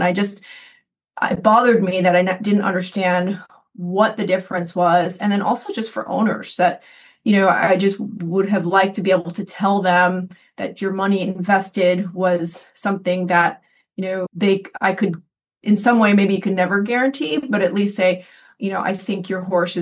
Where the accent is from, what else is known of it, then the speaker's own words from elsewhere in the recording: Connecticut, United States; also born or lived in New York; So I'm originally from New York, close to the city, but my family moved to the northeast corner of Connecticut when I was about 7, and that's where I was first exposed to horses and became a passionate, wild horse girl.